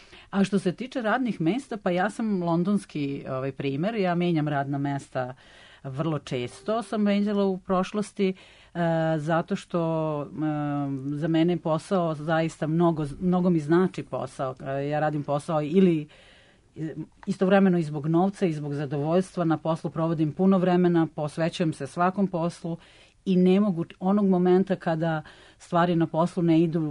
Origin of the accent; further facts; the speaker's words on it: Serbia; born there; samim tim što smo rođeni u Srbiji